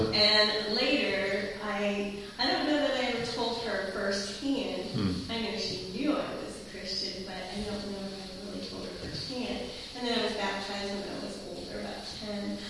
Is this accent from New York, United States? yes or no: no; Findlay, Ohio, United States; Well, I grew up in Findlay, Ohio, which is in the States, of course, and I went to a church with my parents